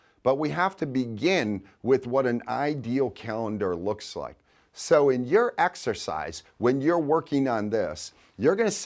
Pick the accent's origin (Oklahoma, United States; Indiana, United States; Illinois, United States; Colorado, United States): Illinois, United States; Chicago; Now, I'm from Chicago. When I was a rep, I was in downtown Chicago.